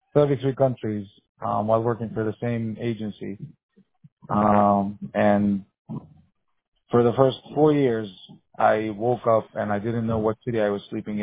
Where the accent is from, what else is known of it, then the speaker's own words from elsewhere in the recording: Beirut, Beirut Governorate, Lebanon; I'm from Beirut. You guys have colorful bagels. Like, I actually got stabbed in school on recess.